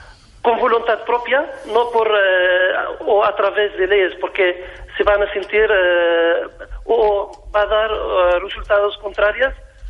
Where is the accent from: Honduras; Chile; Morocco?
Morocco; Soy de Marruecos.